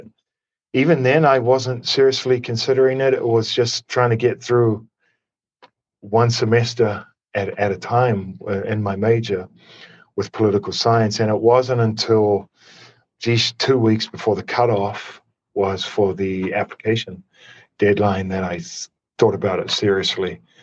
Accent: North Island, New Zealand; I was born and raised in the North Island on the East Coast, which is this kind of string of small towns and cities. And then my family moved when I was about 10 to the west coast of the North Island in New Zealand, just outside of a place called Hamilton.

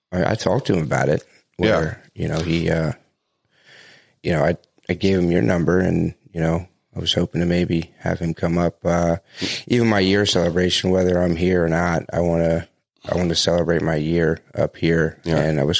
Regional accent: North Carolina, United States; also born or lived in Delaware; Yeah, so I was born in Delaware. I don't remember any of that, but yeah, we moved to, North Carolina, and I spent most of my childhood, in North Carolina

